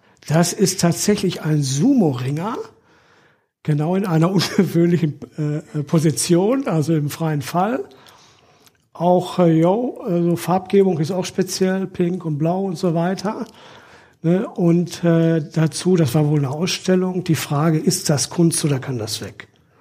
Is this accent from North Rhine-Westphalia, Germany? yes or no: yes; Extertal, North Rhine-Westphalia, Germany; Ich komme aus Extertal übrigens.